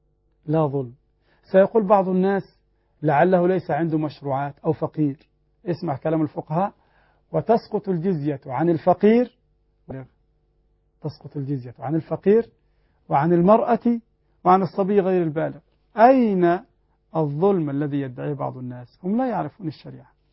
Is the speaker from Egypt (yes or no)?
yes; Egypt; السودان البلد المجاور لنا، عندنا في مصر هنا